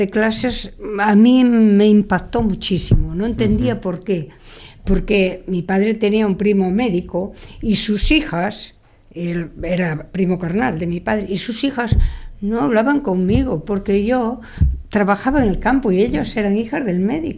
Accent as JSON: {"language": "Spanish", "town": "Páramo", "region": "Galicia", "country": "Spain", "tie": "born or raised there", "said": "Meu pueblo era 27 kilómetros de Lugo, se llama Páramo y pertenece al Partido Judicial de Sarria."}